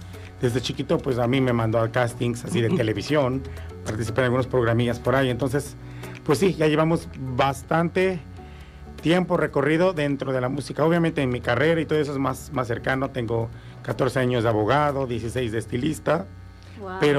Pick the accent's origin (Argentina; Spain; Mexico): Mexico; Tlaquiltenango, Morelos; es un chico aquí, nací en Tlaquiltenango, bueno, soy originario de Tlaquiltenango, Morelos.